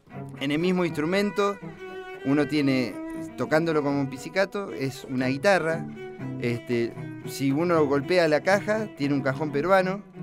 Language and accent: Spanish; Córdoba, Argentina; now in Neuquén, Argentina; yo soy un cordobés que vive en Neuquén. Vivo mi mitad de tiempo en Córdoba y mitad de tiempo en Neuquén.